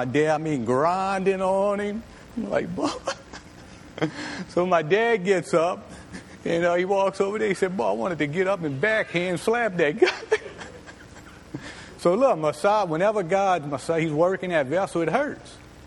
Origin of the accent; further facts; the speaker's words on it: Louisiana, United States; I know nothing about horse and buggy. I'm Cajun.